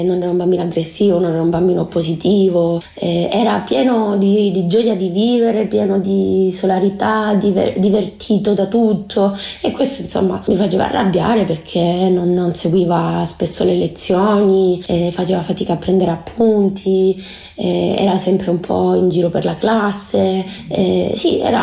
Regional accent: Southern Italy, Italy; ci sono io che sono terrona

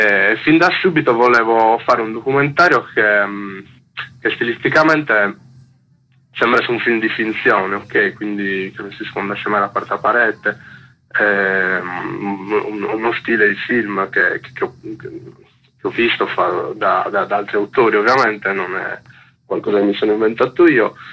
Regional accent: Nuoro, Sardinia, Italy; anch'io sono di Nuoro

